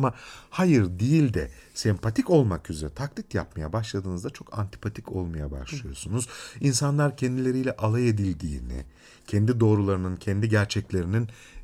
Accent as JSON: {"language": "Turkish", "region": "Ankara", "country": "Turkey", "tie": "born or raised there", "said": "Ben Ayrancı'da doğdum, büyüdüm. Ankara ağzıyla Ayrancı bebesiyim."}